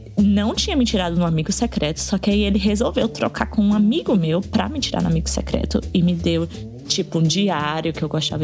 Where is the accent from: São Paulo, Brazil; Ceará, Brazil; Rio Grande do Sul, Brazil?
Ceará, Brazil; Fortaleza; Eu sou de Fortaleza.